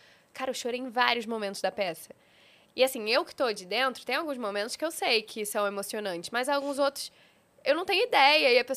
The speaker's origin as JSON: {"language": "Portuguese", "region": "Rio de Janeiro", "country": "Brazil", "accent": "carioca", "said": "eu sou do Rio. Então, eu tenho o meu sotaque, né? O meu sotaque chiado."}